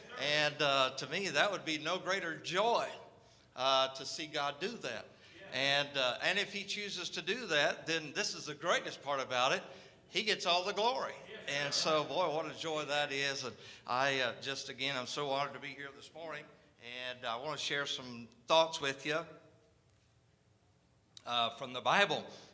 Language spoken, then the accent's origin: English; North Carolina, United States; moved away as an adult; so where are you from to talk like that? And North Carolina, we left, went to Washington State in 96 and just north of Seattle